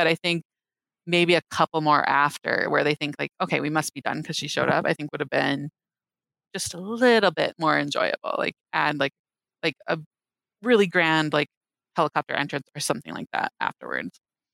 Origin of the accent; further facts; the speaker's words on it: Midwest, United States; Yeah, because, but I'm disappointed being from the Midwest.